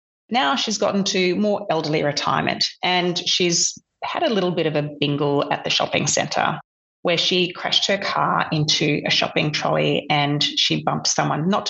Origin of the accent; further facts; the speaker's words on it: Perth, Western Australia, Australia; Like, I'm from Perth originally